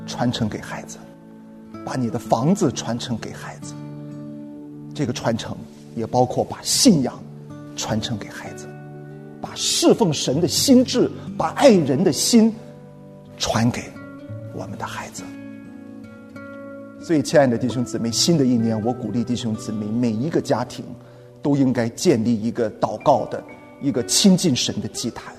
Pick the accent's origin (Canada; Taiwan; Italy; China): China; 你知道我们中国人过年的时候特别忌讳这个死字儿